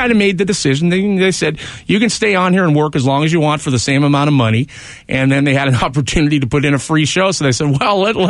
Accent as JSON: {"language": "English", "region": "California", "country": "United States", "tie": "born or raised there", "said": "Well, I wasn't born in the Valley, but I was raised there from the time I was 3 years old."}